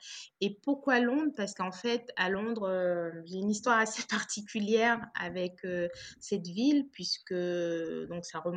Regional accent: Guadeloupe; sachant que je suis originaire de la Guadeloupe, donc pour moi, c'était tout bénef parce que je connais le lieu, mes parents habitent là-bas.

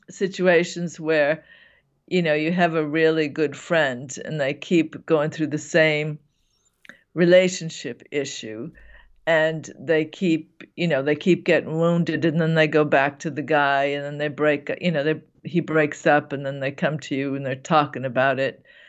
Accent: Boston, Massachusetts, United States; Yeah, I mean, I'm from Boston, so we can be very, I don't know. I mean, we might be on par with the New Yorkers.

